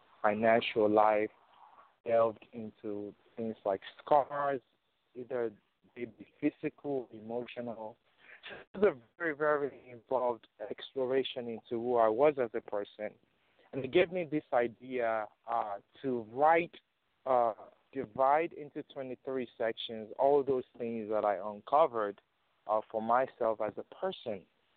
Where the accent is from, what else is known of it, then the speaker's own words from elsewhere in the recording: Nigeria; As I shared with you in the last episode, that I am originally from Nigeria.